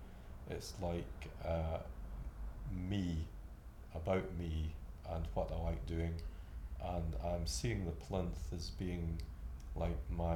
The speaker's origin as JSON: {"language": "English", "town": "Kirriemuir", "region": "Scotland", "country": "United Kingdom", "said": "I'm aged 56 and I come from Kirriemuir in Angus in Scotland."}